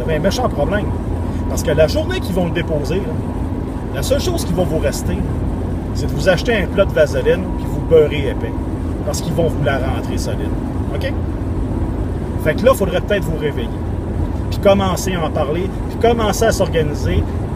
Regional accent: Quebec, Canada; rappelez-vous qu'on est des Canadiens et non des Québécois. On est des Québécois, oh oui!

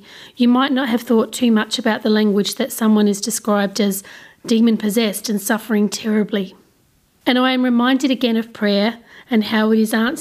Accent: Australia; also born or lived in Adelaide, Australia; now in Canberra, Australia; I grew up on Narkat land, lived for over a decade on Kaurna land, and now call Ngunnawal country my home.

